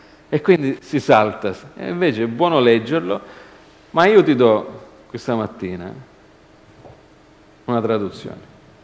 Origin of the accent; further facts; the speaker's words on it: Canada; Io ho vissuto, io sono cresciuto in Canada. I miei genitori piangevano giorno e notte, tutti i giorni, per aver lasciato la propria terra.